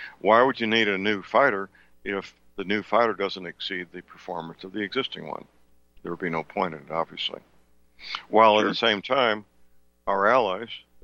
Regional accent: St. Louis, Missouri, United States; Now, my hometown is St. Louis, Missouri, which is also where F-15s are manufactured, by the way.

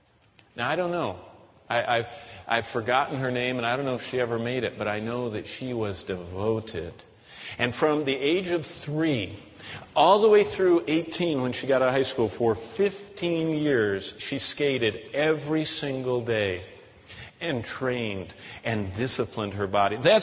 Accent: East Lansing, Michigan, United States; When I grew up in East Lansing, Michigan, there was a girl in our junior high and high school that was in training.

